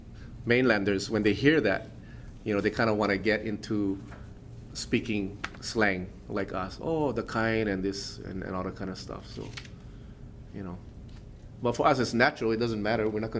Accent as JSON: {"language": "English", "town": "Palolo", "region": "Hawaii", "country": "United States", "tie": "born or raised there", "said": "Because I grew up in Palolo, went to Palolo Elementary School, and majority of the kids there, I'd say 98%, is heavy pidgin."}